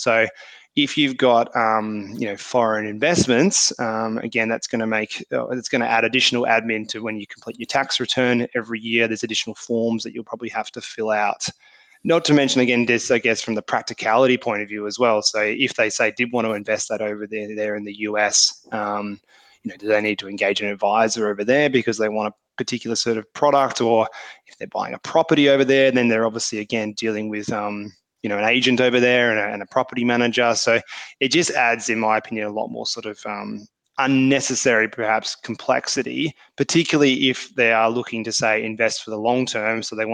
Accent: Australia; So obviously if it's in a bank account here in Australia, I've got access to it immediately.

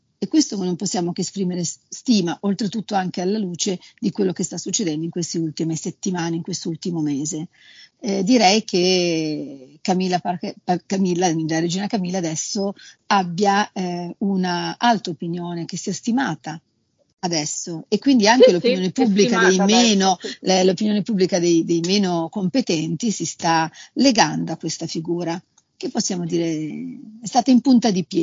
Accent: Liguria, Italy; io sono ligure

